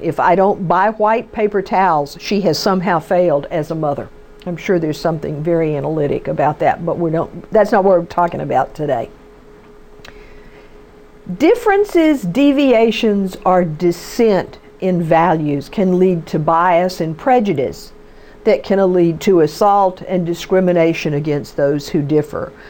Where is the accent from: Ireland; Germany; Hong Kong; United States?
Ireland; I'm Irish by nature and question everything.